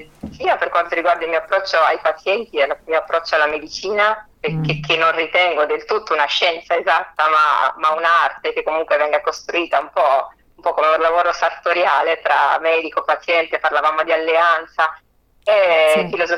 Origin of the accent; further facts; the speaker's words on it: Vicenza, Veneto, Italy; born there; Quindi io sono nata a Vicenza.